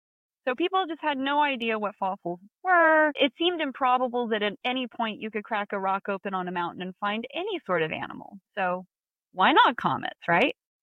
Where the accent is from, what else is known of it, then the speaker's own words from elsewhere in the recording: the South, United States; So I come from the South.